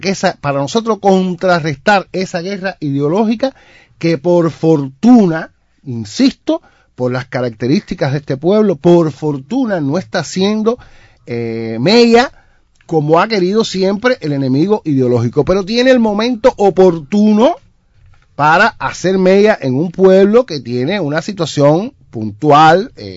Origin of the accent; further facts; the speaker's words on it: Cuba; como buen cubano que somos